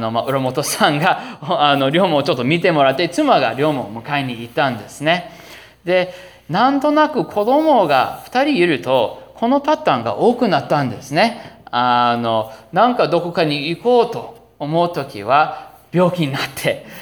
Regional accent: Minnesota, United States; クリスマスに私の実家に帰ろうという話があったんですね。幸いお寺はクリスマスはあまり行事がないですね。だからちょっとゆっくりできる時期ですから、じゃあミネソタに帰ろうということで

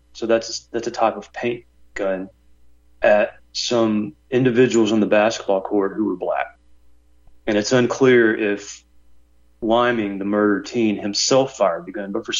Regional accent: Ireland; or as we Irish would say, shenanigans

